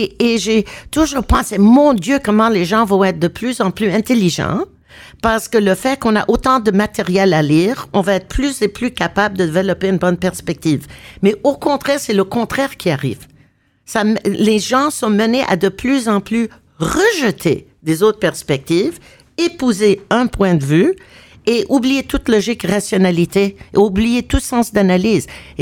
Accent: Quebec, Canada; comme je suis Québécoise

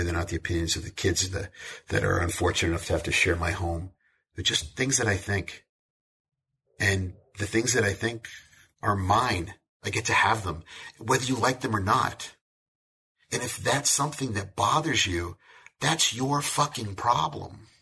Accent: Manchester, New Hampshire, United States; Growing up in Manchester, being in New Hampshire when I was a teenager, my entire worldview about what was cool came from MTV.

